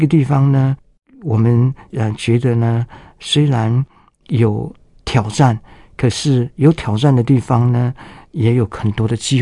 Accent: Nantou County, Taiwan; 所以我们就在南投出生算是军人子弟，住在眷村里面

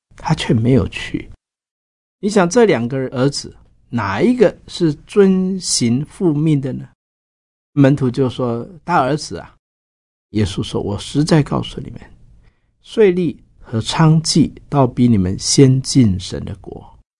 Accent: Taiwan

